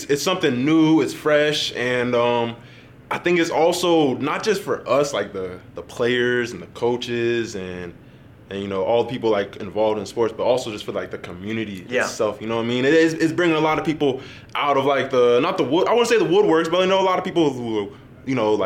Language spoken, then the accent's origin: English; North Carolina, United States; I knew them because I'm from North Carolina.